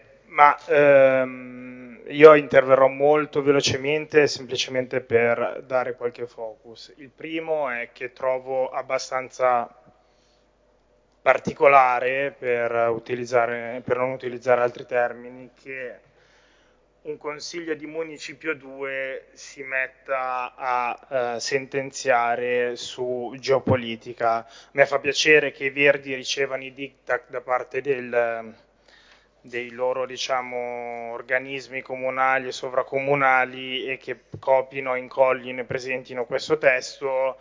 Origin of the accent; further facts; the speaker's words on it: Milan, Lombardy, Italy; da milanese, da lombardo, sono orgoglioso che la nostra nazione, la nostra regione ospiti lui al Niguarda e gli altri al Policlinico di Milano